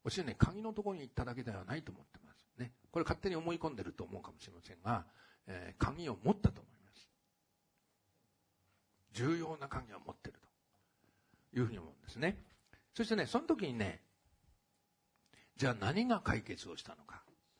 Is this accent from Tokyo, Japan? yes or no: yes; Tokyo, Japan; まあ東京に来てるって言ったって私東京出身なんですけど